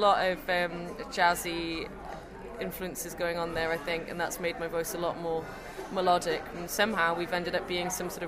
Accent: Canada; also born or lived in Cardiff; I was born in Cardiff, but I grew up in Canada, and basically my dad's Welsh and my mum's Canadian Scandinavian.

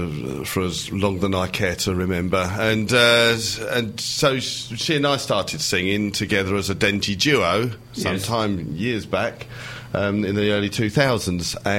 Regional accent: Wickford, East of England, United Kingdom; now in Southminster, United Kingdom; I come from Wickford originally, and moved out to Southminster in the late 80s.

